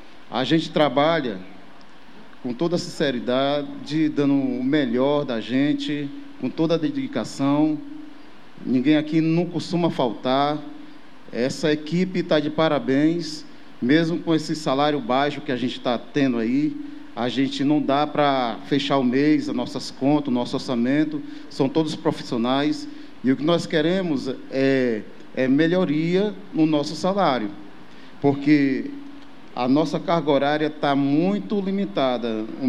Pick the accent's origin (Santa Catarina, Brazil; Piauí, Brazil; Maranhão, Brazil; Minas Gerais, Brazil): Piauí, Brazil; born there; eu sou nordestino, eu nasci numa cidade no litoral do Piauí, mas na minha casa nunca faltou nada